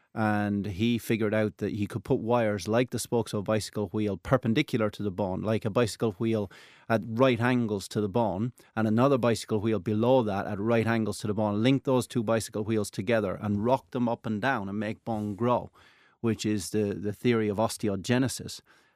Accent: Ireland; So the era when I grew up in Ireland and was out all night calving cows and lambing sheep may still be the case in rural parts

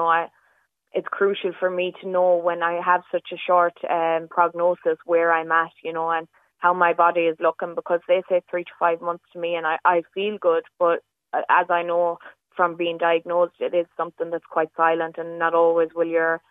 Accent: west of Ireland, Ireland; I speak about the West because obviously I'm from the West

